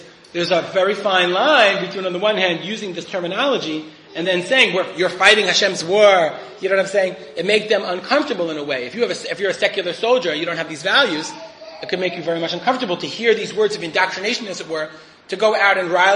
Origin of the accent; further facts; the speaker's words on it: United States; when we grew up in America, the idea of serving in the armed forces